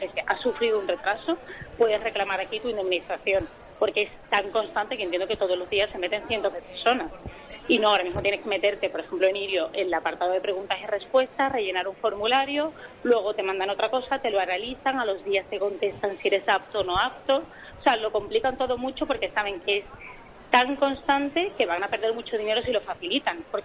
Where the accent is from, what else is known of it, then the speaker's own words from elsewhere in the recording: Seville, Andalusia, Spain; now in Madrid, Spain; yo soy de Sevilla, pero trabajo aquí en Madrid y muchos fines de semana me voy.